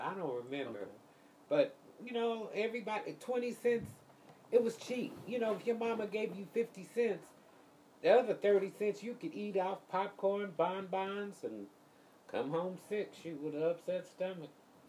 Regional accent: Los Angeles, California, United States; also born or lived in Hawaii; I grew up in East LA.

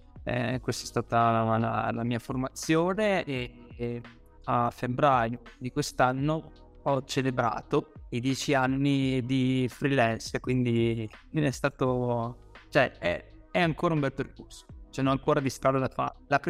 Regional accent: Reggio Emilia, Emilia-Romagna, Italy; accent: Emilian; Non so se si sente dall'accento, se è molto pronunciata, ma sono emiliano, di Reggio Emilia.

